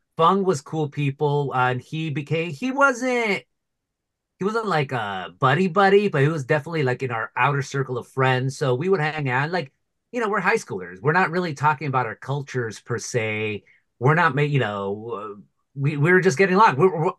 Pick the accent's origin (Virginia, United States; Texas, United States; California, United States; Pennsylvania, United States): California, United States; Fullerton; closer to Fullerton, we did not have as many Vietnamese as in Little Saigon, as say some of my friends growing up in Santana, Garden Grove, Fountain Valley, Westminster, and all that.